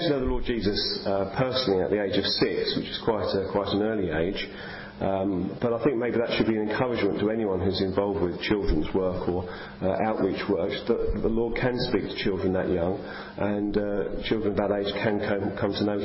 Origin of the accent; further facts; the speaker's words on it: Maidstone, South East England, United Kingdom; moved away as an adult; also born or lived in Stoke-on-Trent; I was born in Maidstone in Kent, which is the county town of Kent, and lived there until I was 18. I came to Stoke-on-Trent as a student in 1998 and stayed there for 12 years